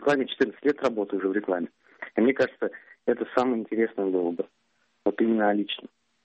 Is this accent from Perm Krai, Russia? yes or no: no; Kazan, Tatarstan, Russia; я из Казани.